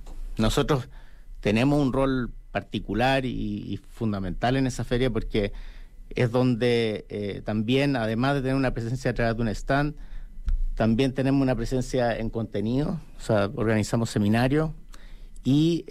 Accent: Chile; Yo creo que como chilenos tenemos que aprender de esa experiencia.

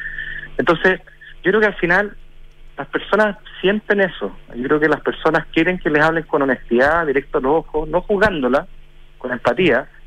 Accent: Chile

